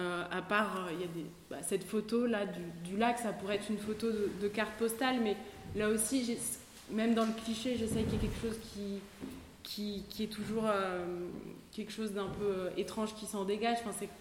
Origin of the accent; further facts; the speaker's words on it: Paris, Île-de-France, France; enfin moi je viens de Paris, et donc pour moi la campagne c'était un peu enfin la ruralité